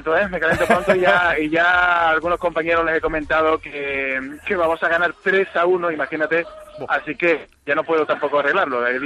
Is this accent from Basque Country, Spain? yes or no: no; Alcalá de Guadaíra, Andalusia, Spain; yo soy de Alcalá de Guadaira, de un pueblo de al lado.